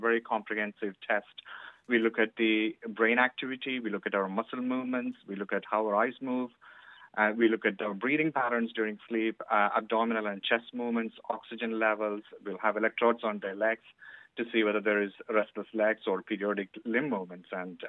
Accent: India; moved away as an adult; I'm originally from India and I'm qualified from there, and I started a job in St. James's about 18 years ago in 2003 as a respiratory and sleep physiologist.

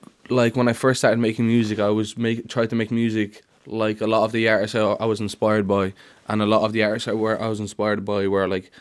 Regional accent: Ireland; I've just come to appreciate myself and my Irishness and accept myself as Irish, you know what I mean? I don't think it's anyone else's say whether or not I'm Irish. To me, I'm Irish

